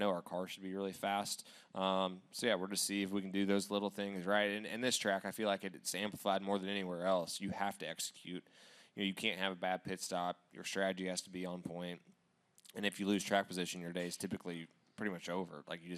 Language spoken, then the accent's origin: English; Indiana, United States; And then just my hometown, like Lawrence County in general, there's a lot of people that normally will drive up from Lawrence County for this race.